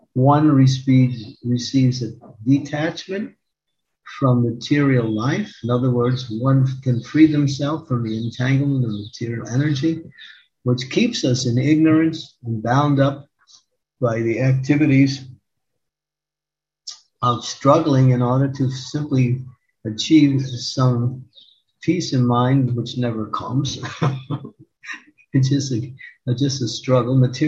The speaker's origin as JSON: {"language": "English", "country": "India", "tie": "born or raised there", "said": "I grew up in India, and we all knew about Krishna. We grew up in our families, and we would honor Krishna. We would go to the temple of Krishna."}